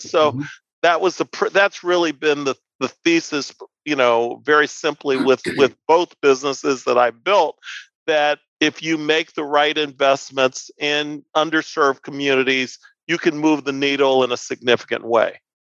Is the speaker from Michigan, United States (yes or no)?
yes; Detroit, Michigan, United States; also born or lived in Chicago; by way of background, I grew up in Detroit. I went to school at the University of Michigan. I played basketball there. And then I later went to graduate school at MIT. And then my first job I took in Chicago